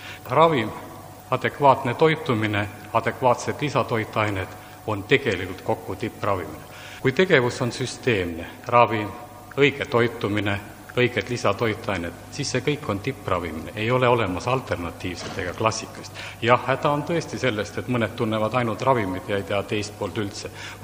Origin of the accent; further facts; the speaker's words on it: South Estonia, Estonia; Ja olen oma pärit olnud Lõuna-Eesti talupoeg.